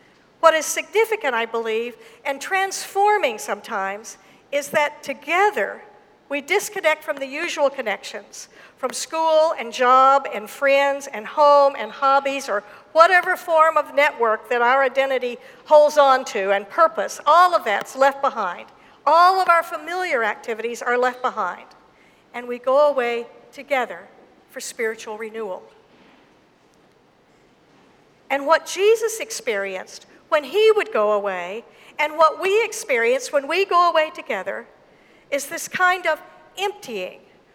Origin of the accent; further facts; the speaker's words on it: Jackson, Mississippi, United States; also born or lived in Arkansas; You see, I was born in Arkansas, and I grew up a girl in Jackson, Mississippi.